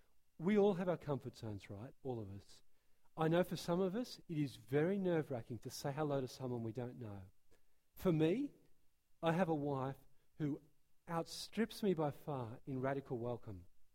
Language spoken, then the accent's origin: English; Australia; I'm Australian, trying to talk hockey talk.